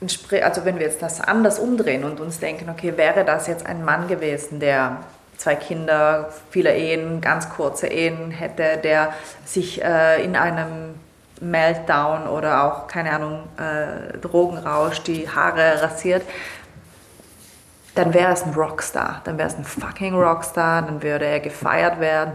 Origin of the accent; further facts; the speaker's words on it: Italy; ich bin ja in Italien groß geworden